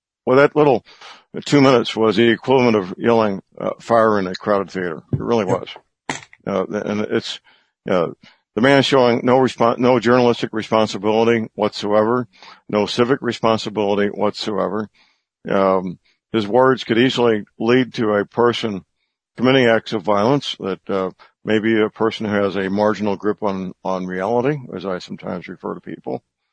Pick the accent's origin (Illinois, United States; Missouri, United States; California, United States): Missouri, United States; St. Louis; Now my hometown, St. Louis, has two of the world's largest rivers on the north side and the east side.